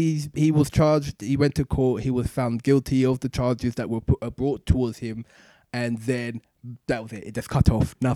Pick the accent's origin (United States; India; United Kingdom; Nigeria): United Kingdom; England; I'm happy I'm English because at least I get a chance to tell the court my story.